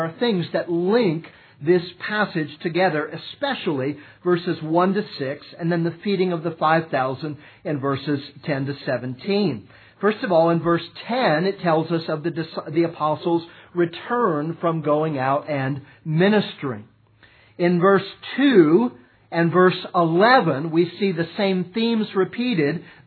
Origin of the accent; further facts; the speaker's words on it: St. Petersburg, Florida, United States; It was paved when I was a boy growing up in St. Petersburg, Florida.